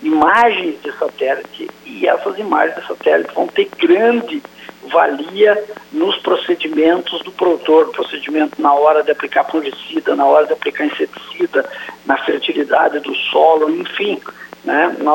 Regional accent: São Luiz Gonzaga, Rio Grande do Sul, Brazil; Olha, eu sou oriundo de São Luís Gonzaga, tá?

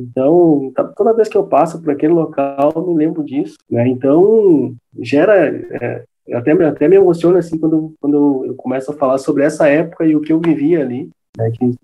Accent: Espumoso, Rio Grande do Sul, Brazil; born there; a comunidade de Espumoso, de onde eu surgi, aí, de onde eu nasci, de onde eu estou aí a seguidamente boa cidade aí dos nossos pais, né? Os pais da minha esposa também, os parentes.

